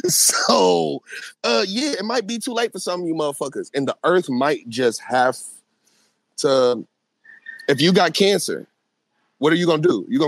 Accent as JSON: {"language": "English", "town": "Cleveland", "region": "Ohio", "country": "United States", "tie": "born there", "also_born_or_lived": "Compton / Nashville", "said": "I'm born from Cleveland, moved all around, you know, from Compton to Nashville. So I'm just a baby of the earth."}